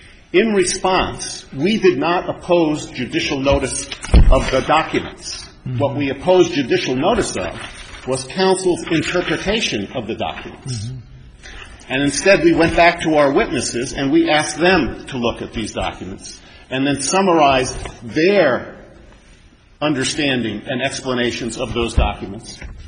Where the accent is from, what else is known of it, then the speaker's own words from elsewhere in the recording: San Francisco, California, United States; I'm from San Francisco.